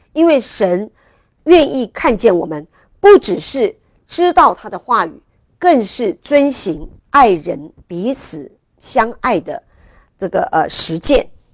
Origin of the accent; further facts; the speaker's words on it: China; 特别我们中国人很喜欢差不多就可以了吗？